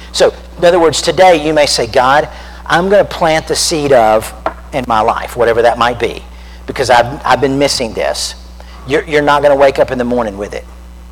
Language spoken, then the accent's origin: English; Florida, United States; Now remember, I grew up in Central Florida. They don't have freezes very often